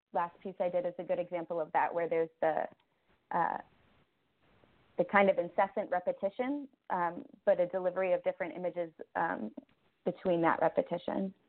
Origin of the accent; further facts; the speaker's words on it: Toledo, Ohio, United States; I hail from Ohio.